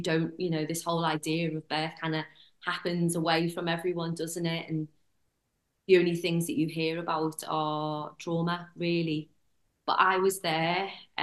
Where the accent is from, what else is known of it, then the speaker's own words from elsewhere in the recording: Liverpool, North West England, United Kingdom; now in London, United Kingdom; No, I'm from Liverpool.